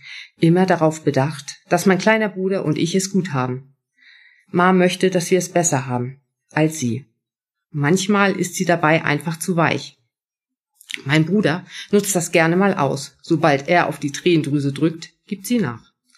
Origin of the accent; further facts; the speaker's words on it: Schleswig-Holstein, Germany; moved away; Ich bin vor 22 Jahren von Schleswig-Holstein nach Niedersachsen gezogen, der Liebe willen. Aber das Meer und Schleswig-Holstein vermisse ich einfach unsagbar.